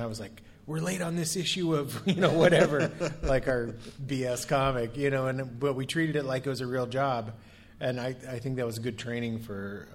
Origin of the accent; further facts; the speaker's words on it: Iowa, United States; because I'm from Iowa and I still live in Iowa.